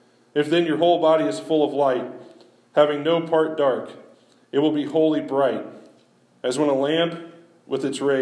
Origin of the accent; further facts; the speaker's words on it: Missouri, United States; I'm from Missouri, the show me state.